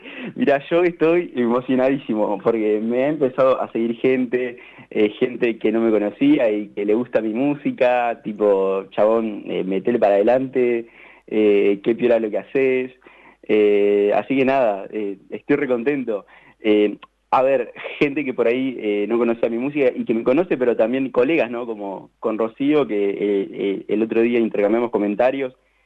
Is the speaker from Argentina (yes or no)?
yes; La Dulce, Buenos Aires Province, Argentina; now in Tandil, Argentina; Yo soy de La Dulce. Me mudé acá a Tandil hace 3 semanas.